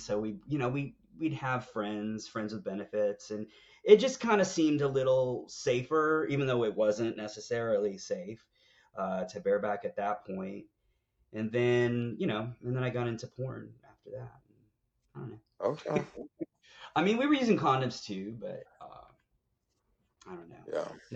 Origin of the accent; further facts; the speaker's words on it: California, United States; I'm growing up in the Bay Area. I'm living in San Francisco by the time I'm 17.